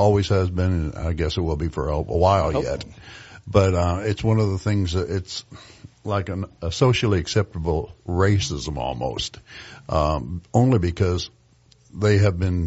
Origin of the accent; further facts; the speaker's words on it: Tennessee, United States; born there; now in Knoxville, United States; I was born in Tennessee. I was born in West Tennessee.